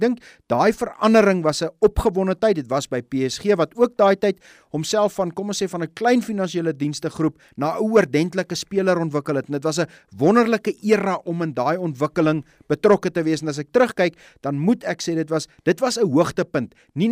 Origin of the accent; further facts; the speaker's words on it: Pretoria, Gauteng, South Africa; also born or lived in Zastron; ek is gebore in die Oos-Vrystaat in 'n klein dorpie met die naam van Sastron. My pa was daar 'n huisdokter voor hy in Pretoria gaan spesialiseer het en ons het getrek Pretoria toe ek baie jonk was, iets soos 2 of 3 jaar oud.